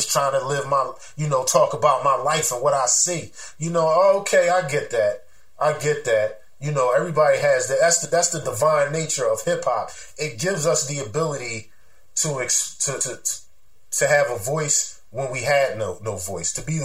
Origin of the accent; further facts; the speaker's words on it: Philadelphia, Pennsylvania, United States; Now, of course, I'm from Philly.